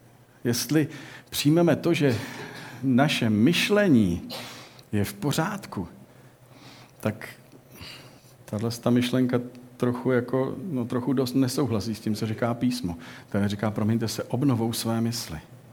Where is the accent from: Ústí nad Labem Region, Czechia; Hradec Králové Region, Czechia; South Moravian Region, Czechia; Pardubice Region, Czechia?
Ústí nad Labem Region, Czechia; Děčín; já jsem z Děčína původem a ve Hřensku teďko hoří ten les, ten nádherný les, kde jsem lítal